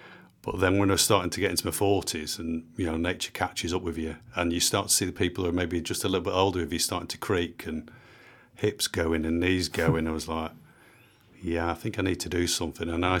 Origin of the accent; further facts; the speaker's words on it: Manchester, North West England, United Kingdom; Manchester being my hometown.